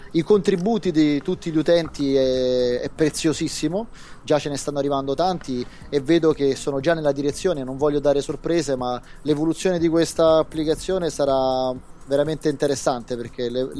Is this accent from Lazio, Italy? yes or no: yes; Rome, Lazio, Italy; io che sono di Roma e vengo su a trovarti su a Milano